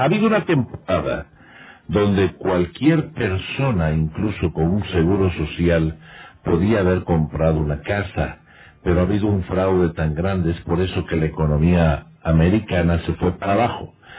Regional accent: Bolivia; como buen boliviano

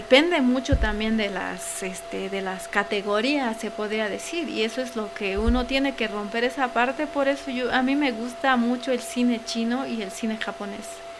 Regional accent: Zinacantán, Chiapas, Mexico; de que no me gusta folclorizar mi pueblo

